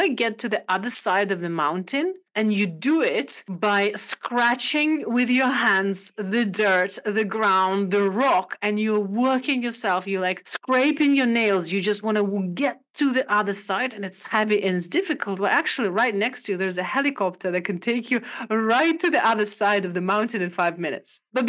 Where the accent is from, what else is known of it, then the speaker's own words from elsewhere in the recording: Siberia, Russia; I was brought up in Siberian part of Russia during communism time.